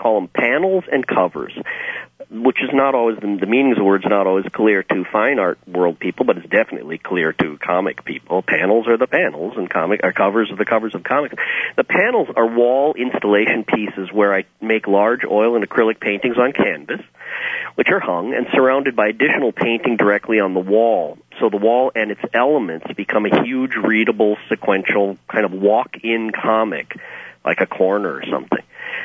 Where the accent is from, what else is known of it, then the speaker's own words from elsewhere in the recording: Chicago, Illinois, United States; moved away as an adult; now in Europe; I come from Chicago, actually, or from Illinois. I've been in Europe for about 20 years now. I came here chasing my wife.